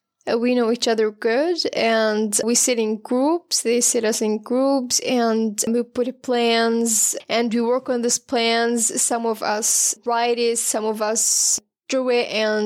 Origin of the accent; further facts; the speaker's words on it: Bethlehem, West Bank, Palestine; I'm from Bethlehem, the city. I learned press and media on Al Ahliya University, and I'm 22 years old